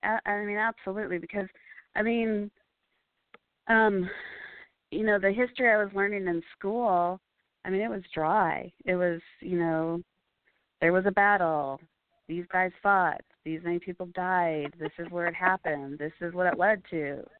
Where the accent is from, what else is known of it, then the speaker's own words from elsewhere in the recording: Texas, United States; So, I grew up in Texas. In a very small town in Texas. It took us about 10 minutes to get from one side of town to the other.